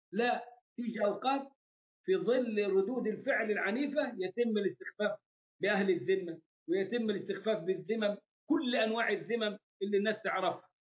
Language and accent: Arabic; Upper Egypt, Egypt; إحنا عندنا في الصعيد نحرج بالجيم،